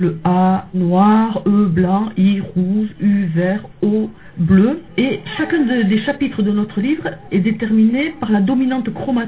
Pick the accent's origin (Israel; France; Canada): France; Biarritz, Nouvelle-Aquitaine; born there; je suis née à Biarritz en 1964.